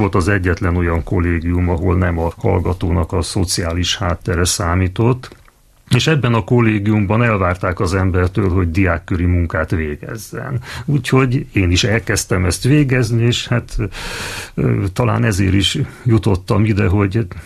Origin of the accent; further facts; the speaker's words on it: Baja, Bács-Kiskun, Hungary; also born or lived in Budapest / Szeged; én eredetileg pesti vagyok, csak... amikor 10 éves voltam, akkor szüleimet követve költöztem Bajára, és hát lényegében érettségig laktam ott, mert utána már inkább Szegedinek mondanám magamat, hiszen egyetemistaként Szegeden voltam.